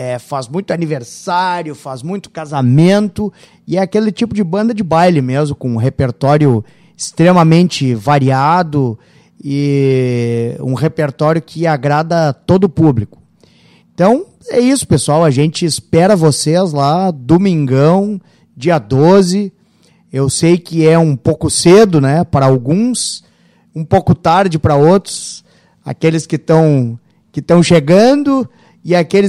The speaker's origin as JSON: {"language": "Portuguese", "town": "Porto Alegre", "region": "Rio Grande do Sul", "country": "Brazil", "accent": "Porto Alegre", "said": "Com o nosso sotaque porto-alegrense aqui, é Titudeca, né?"}